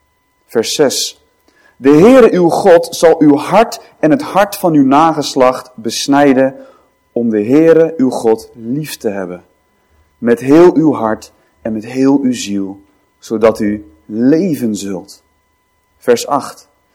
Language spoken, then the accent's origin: Dutch; Alphen aan den Rijn, South Holland, Netherlands; ik kom uit Alphen aan den Rijn.